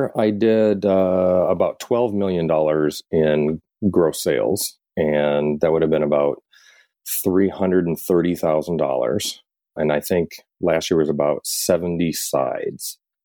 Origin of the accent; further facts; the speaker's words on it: Iowa, United States; I grew up in Eastern Iowa, moved out here for college, met my wife at college on the first day of college.